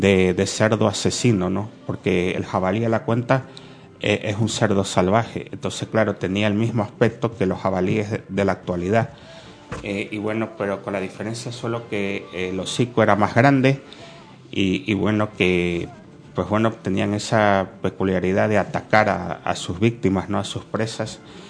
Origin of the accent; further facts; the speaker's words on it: Ecuador; En las Islas Galápagos, que está en mi país, hay iguanas marinas